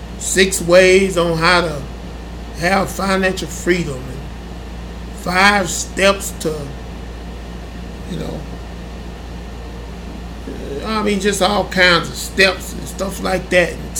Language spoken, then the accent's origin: English; Honey Grove, Texas, United States; I grew up in Honey Grove, and my pastor at the time was F.T. Pratt.